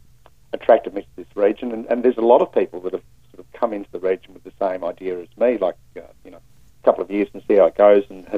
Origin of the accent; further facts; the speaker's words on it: McLaren Vale, South Australia, Australia; As you know, I grew up in McLaren Vale.